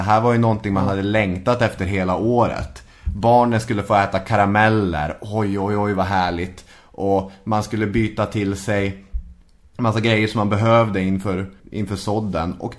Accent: Arvidsjaur, Norrbotten County, Sweden; Arjeplog är grannkommun med min hemort Arvidsjaur.

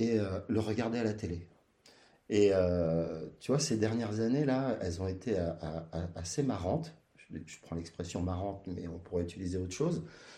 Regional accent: Paris, Île-de-France, France; Écoute, en tant que Parisien

